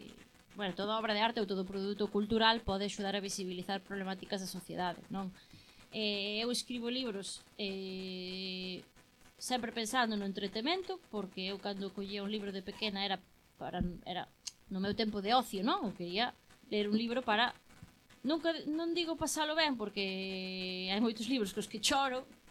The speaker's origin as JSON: {"language": "Galician", "region": "Galicia", "country": "Spain", "said": "Eu escribo en galego porque é a miña lingua materna."}